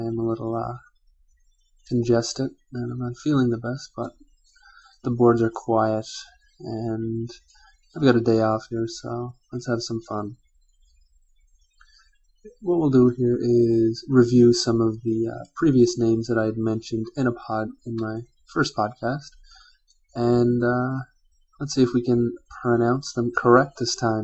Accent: Canada; I knew this individual was from Canada, but lo and behold, he's from my hometown, which is only has a population of about 20,000 people

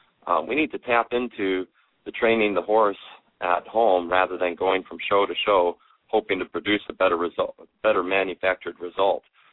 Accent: Midwest, United States; Well, I grew up in the Midwest, loving horses from the day I could remember before I could walk, watching my dad work with horses

